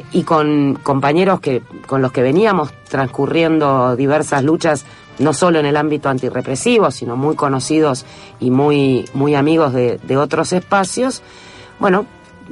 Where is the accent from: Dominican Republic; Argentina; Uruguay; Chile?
Argentina; Buenos Aires; Yo soy bonaerense y con familia santafesina. No me llevo demasiado bien con la Ciudad de Buenos Aires.